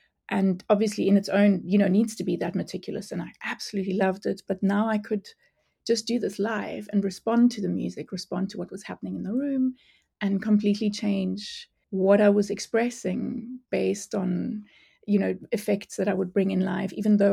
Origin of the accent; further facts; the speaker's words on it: Namibia; born there; I was born in Namibia